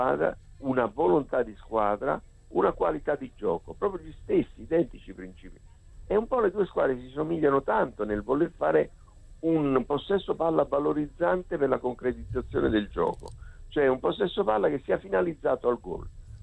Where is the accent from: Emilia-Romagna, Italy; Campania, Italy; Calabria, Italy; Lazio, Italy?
Campania, Italy; Naples; Siamo napoletani